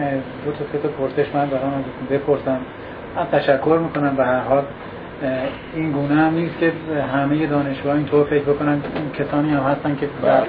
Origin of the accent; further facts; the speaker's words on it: Iran; به عنوان یک ایرانی که میخوام جامعه در واقع بیام جوامع گذشته ایرانی رو مطالعه بکنم